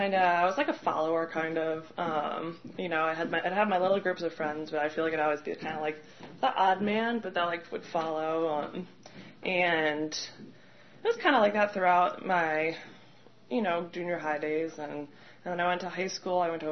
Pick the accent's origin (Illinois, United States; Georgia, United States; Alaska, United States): Illinois, United States; I was born and raised outside Chicago in Illinois. So I'm, from the north.